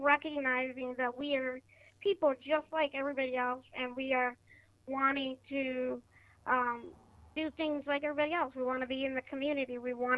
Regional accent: Sioux Falls, South Dakota, United States; from Sioux Falls, South Dakota, and I also have a disability.

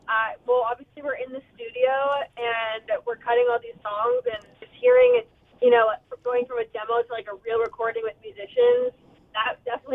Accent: Medicine Hat, Alberta, Canada; Yeah, I mean, I grew up in Medicine Hat

